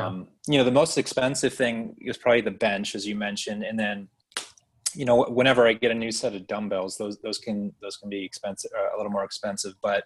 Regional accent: Michigan, United States; now in Kentucky, United States; And I'm from Michigan originally, so I'm cold blooded.

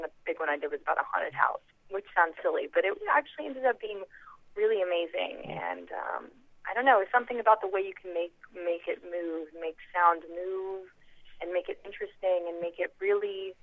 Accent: the South, United States; It was definitely different than what I had experienced growing up in the South.

